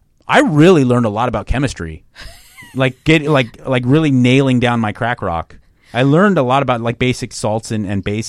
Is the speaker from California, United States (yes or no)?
yes; Pasadena, California, United States; Like Pasadena area, okay. Right down the street.